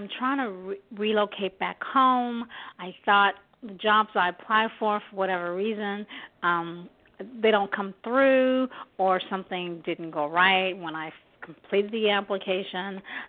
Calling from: Northeast, United States; I'm calling from the Northeast.

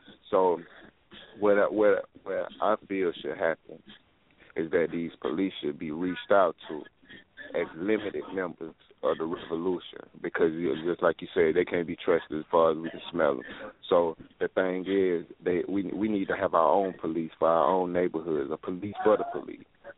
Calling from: Atlanta, Georgia, United States; Black Power, man. I'm calling from Atlanta, Georgia.

